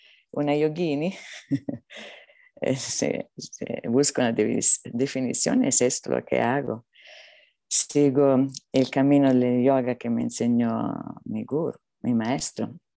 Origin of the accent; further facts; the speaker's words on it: Italy; yo soy italiana